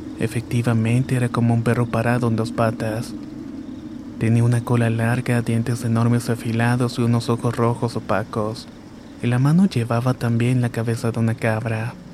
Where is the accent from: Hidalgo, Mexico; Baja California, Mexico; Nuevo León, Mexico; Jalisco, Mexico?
Nuevo León, Mexico; Rayones; now in Montemorelos, Mexico; Esto me pasó en un pueblito cerca de Monte Morelos donde vivo actualmente. Aunque mi familia y yo somos originarios de Rayones, Nuevo León.